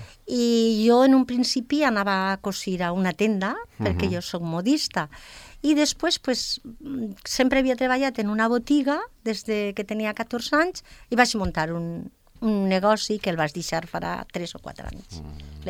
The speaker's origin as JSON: {"language": "Catalan", "town": "Alginet", "region": "Valencian Community", "country": "Spain", "lives_now": "Formentera, Spain", "said": "Jo sóc d'un poble de la Comunitat Valenciana que es diu Alginet, a 16 quilòmetres de València."}